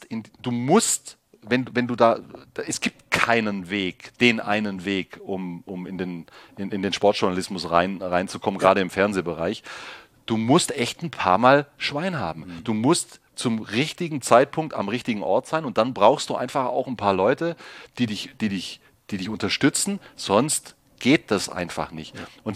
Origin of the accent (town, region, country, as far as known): Ehingen, Baden-Württemberg, Germany